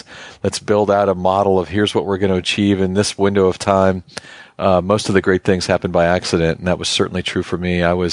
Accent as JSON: {"language": "English", "region": "Hawaii", "country": "United States", "tie": "born or raised there", "said": "I grew up in Hawaii, and I built actually a little church in the backyard of our house."}